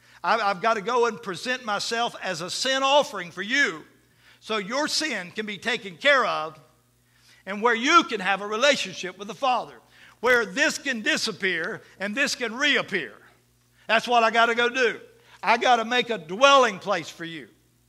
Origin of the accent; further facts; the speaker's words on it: the South, United States; we're from the South and we grew up in this Baptist belt, this Bible belt